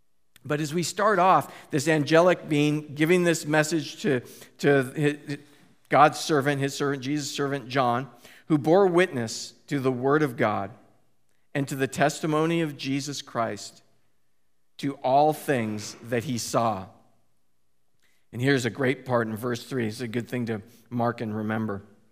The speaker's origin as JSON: {"language": "English", "region": "West Coast", "country": "United States", "tie": "born or raised there", "said": "So for me, growing up on the West Coast, some of you have been traveled or gone places or seen, you know, I know what it looks like."}